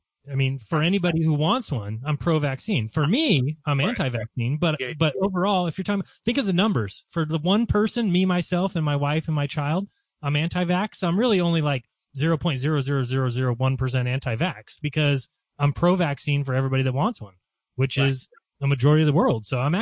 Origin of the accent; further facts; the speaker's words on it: Gilroy, California, United States; Gilroy High, my hometown, yeah.